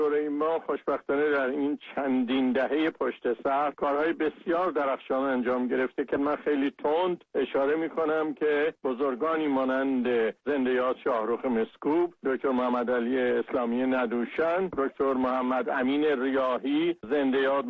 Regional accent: Iran; ما که ایرانی هستیم

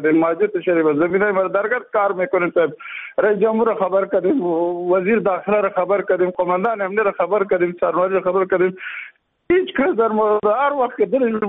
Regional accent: Jalalabad, Nangarhar, Afghanistan; یک تن از جلال آباد استم، از ولسوالی سفرود صاحب از طریق غوچک

